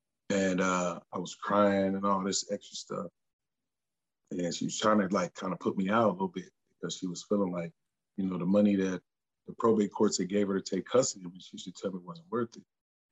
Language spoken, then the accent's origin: English; Columbus, Ohio, United States; Ohio State-Michigan rivalry, because I'm from Columbus.